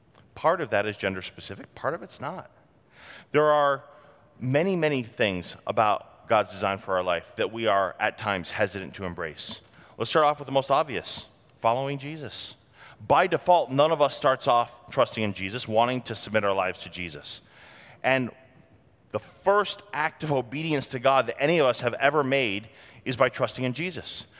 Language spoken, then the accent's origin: English; New England, United States; now in Wisconsin, United States; But I grew up in New England, liberal New England.